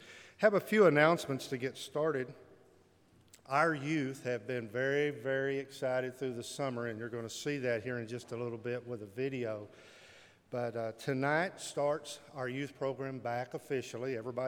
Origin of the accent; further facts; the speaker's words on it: Texas, United States; I'm from Texas. I know barbecue, so I'm interested to see what Hog on the Hill might offer.